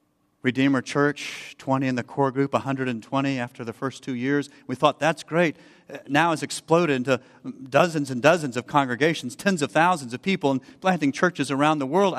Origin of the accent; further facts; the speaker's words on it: Florida, United States; I grew up in Florida on the coast. And where I live, the coast of Florida has just a sandy bottom.